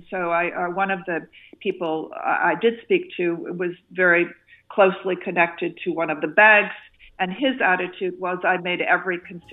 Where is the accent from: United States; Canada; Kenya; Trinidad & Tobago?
United States; this is deeply different from anything as an American that I know